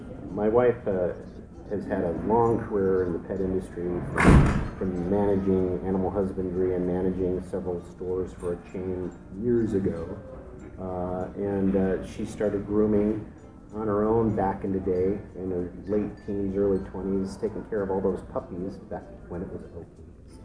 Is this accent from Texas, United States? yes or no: no; Cleveland, Ohio, United States; born there; Okay, well, I was born in Cleveland, Ohio in 1964 on April 24th, which means today is my 51st birthday.